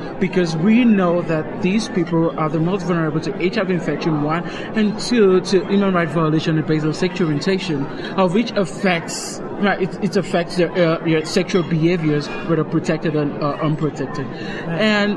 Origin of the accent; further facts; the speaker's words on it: Nigeria; I'm from Nigeria